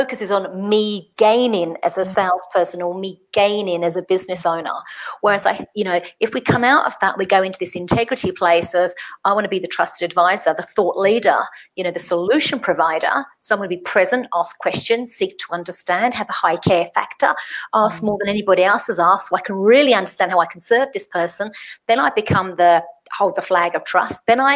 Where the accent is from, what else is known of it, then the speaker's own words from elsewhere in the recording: England, United Kingdom; Australians and I'm English, we're just the same.